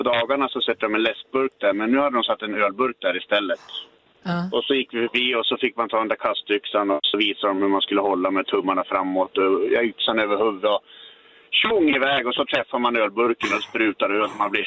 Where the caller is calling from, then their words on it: Gävle, Gävleborg County, Sweden; Jag står i hallen hemma i Gävle.